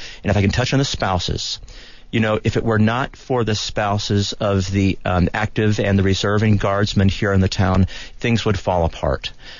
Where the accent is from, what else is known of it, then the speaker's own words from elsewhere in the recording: Texas, United States; now in Tucson, United States; even though we're from Texas and we have family there, and we'd always kind of thought about going back there, coming back to Tucson became very natural for us.